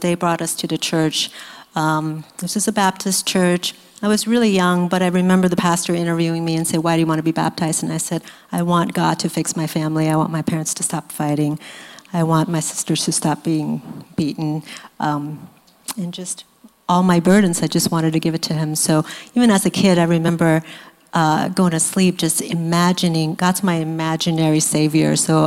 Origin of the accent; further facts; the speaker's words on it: Taiwan; So I grew up in Taiwan, which is a little island next to China.